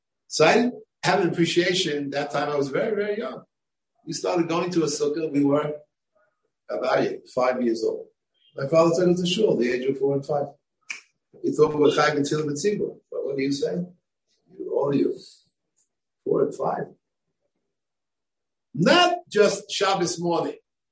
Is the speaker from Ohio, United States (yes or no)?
no; Bronx, New York, United States; When I grew up in the Bronx, which is a borough